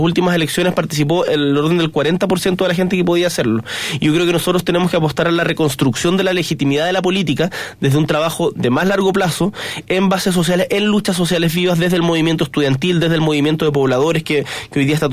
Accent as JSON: {"language": "Spanish", "town": "Punta Arenas", "region": "Magallanes", "country": "Chile", "tie": "born or raised there", "said": "yo soy de Magallanes, soy nacido y criado en Punta Arenas, y tengo un problema que es existencial, que no soy feliz en Santiago."}